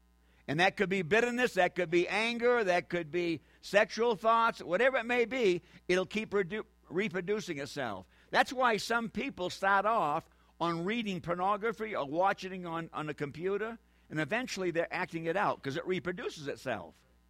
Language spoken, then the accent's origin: English; New Hampshire, United States; I'm from New Hampshire.